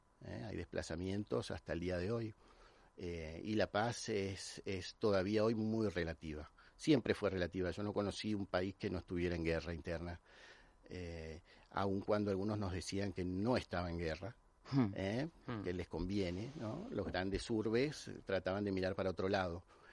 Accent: Barranquilla, Atlántico, Colombia; now in Buenos Aires, Argentina; Ya hace mucho que vivo en Buenos Aires, hace 30 años, pero viví toda mi infancia y adolescencia en Colombia, en la región Caribe, en una ciudad que se llama Barranquilla

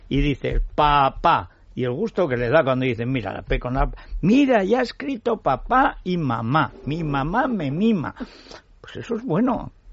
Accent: Teruel, Aragon, Spain; yo soy de Teruel.

